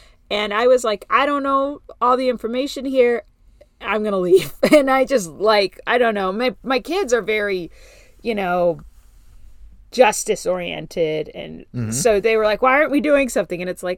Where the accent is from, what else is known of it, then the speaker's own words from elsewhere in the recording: Berwyn, Illinois, United States; born there; And I was born in Berwyn. And these are all very close to each other.